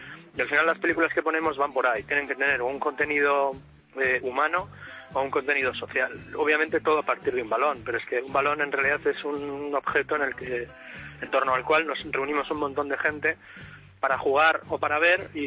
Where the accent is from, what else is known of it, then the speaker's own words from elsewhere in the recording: Bilbao, Basque Country, Spain; como sabes que somos de Bilbao